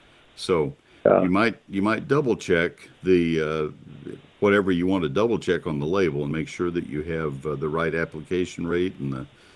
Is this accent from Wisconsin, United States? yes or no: no; College Station, Texas, United States; now in McKinney, United States; I grew up in Bryan, College Station. Grew up in College Station, but I live in McKinney, north of Dallas.